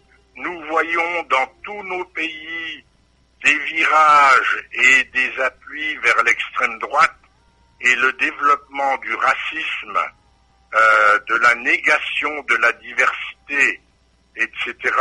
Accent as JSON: {"language": "French", "country": "France", "said": "et bien sûr que je suis français du monde et citoyen du monde"}